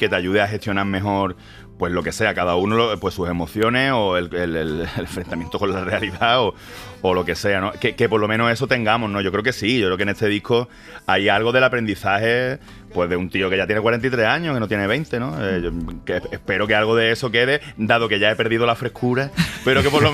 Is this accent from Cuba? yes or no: no; Málaga, Andalusia, Spain; Es que yo nací ya con eso. Es que soy de Málaga.